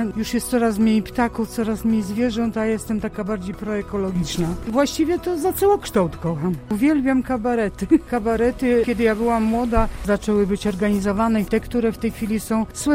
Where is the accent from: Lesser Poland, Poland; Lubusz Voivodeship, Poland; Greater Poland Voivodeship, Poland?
Lubusz Voivodeship, Poland; Zielona Góra; Pani, ja kocham Zieloną Górę. Ja tu mieszkam od urodzenia